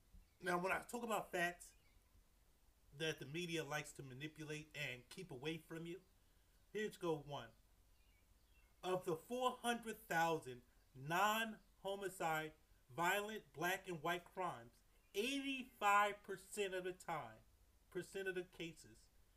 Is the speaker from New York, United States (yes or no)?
yes; New York City, New York, United States; New York City, New York, I'm from New York.